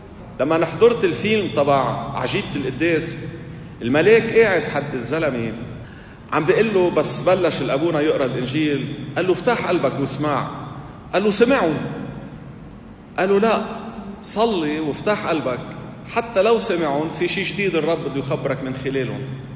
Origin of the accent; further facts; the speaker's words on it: Lebanon; سألونا كنا طالعين عم نصلي انتم منين، قلنا لهم من لبنان